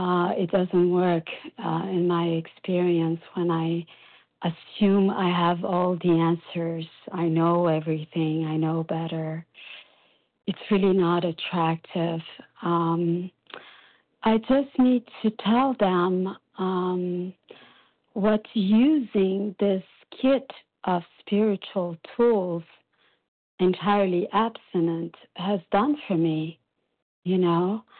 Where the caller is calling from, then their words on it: Brazil; and I'm calling from Brazil.